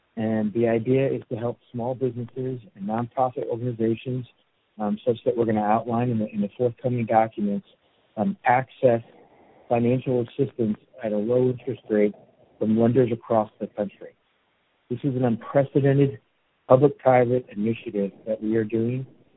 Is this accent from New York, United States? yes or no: yes; New York, United States; I'm originally from New York. I'm from a large Catholic family.